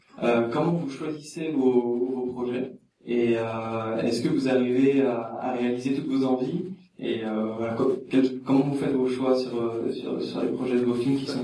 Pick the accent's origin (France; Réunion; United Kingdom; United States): United Kingdom; England; French is a second language; je suis anglais, j'aimerais bien commencer à faire des choses en français